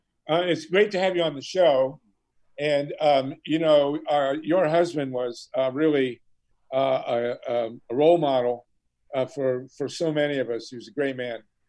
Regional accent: Columbus, Ohio, United States; I lived in Columbus, Ohio. I grew up in Columbus, Ohio. And then I came back after many, many years.

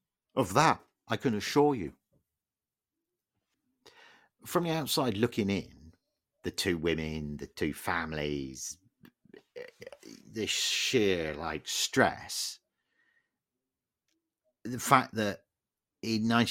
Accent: United Kingdom; And I guess as a British motor racing fan, I had encountered some of this side of Ferrari before

